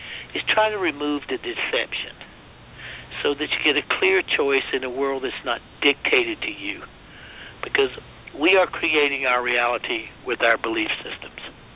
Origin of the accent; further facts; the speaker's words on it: South Carolina, United States; You know, I grew up in South Carolina. Everybody goes to hell where I come from.